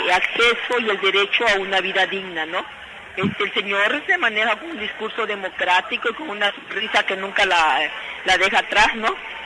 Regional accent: Honduras; quienes somos la resistencia hondureña y quienes estamos atrás somos el mismo pueblo.

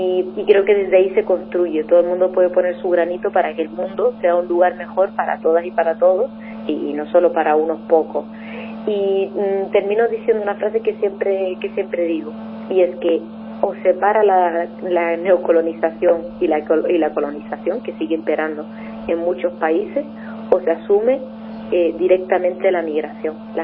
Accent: Western Sahara; hablo como saharaui que está viendo expoliado los recursos naturales de su país día sí, día también en Canarias

